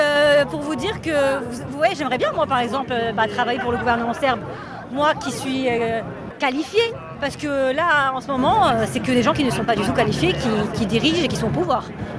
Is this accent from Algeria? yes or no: no; Strasbourg, Grand Est, France; also born or lived in Serbia; Moi, je suis née en Serbie, mais j'ai grandi ici, j'étais à l'école ici